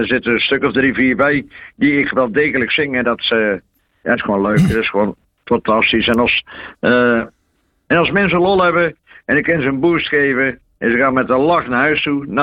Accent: 's-Hertogenbosch, North Brabant, Netherlands; Ik kom uit Den Bosch. Voor jullie, 's-Hertogenbosch natuurlijk. En ja, geboren en getogen Bossenaar.

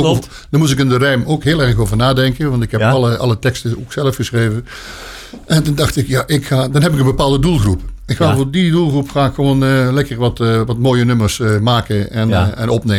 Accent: Sittard, Limburg, Netherlands; now in Dinteloord, Netherlands; uit Dinteloord inderdaad. Geboren en getogen. Geboren niet, maar wel getogen in Limburg. In Sittard. En een jaartje 40, 35, 40 verhuisd naar West-Brabant.

